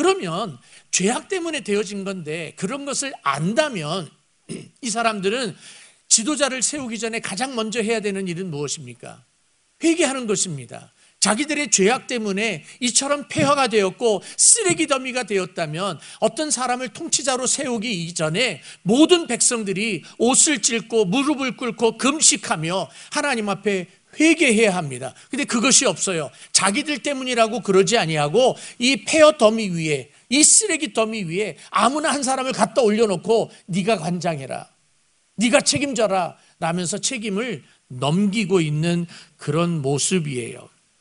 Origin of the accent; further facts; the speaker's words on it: South Korea; 우리 한국 사람들은 제가 한국 사람이니까 한국 사람이라고 그러는 거예요.